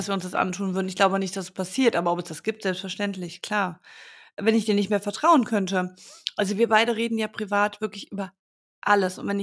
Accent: Düsseldorf, North Rhine-Westphalia, Germany; Ich sehe mich weiter in Düsseldorf. Ich bin in Düsseldorfer geboren. Also ich liebe diese Stadt und das ist auch meine Heimat.

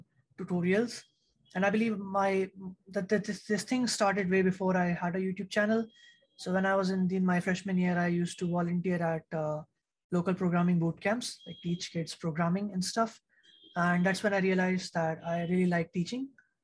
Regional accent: India; I'm a student from India.

